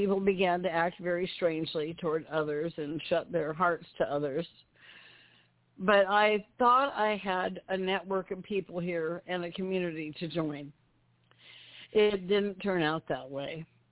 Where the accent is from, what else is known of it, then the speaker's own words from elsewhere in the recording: Idaho, United States; I want to move home to my home state of Idaho.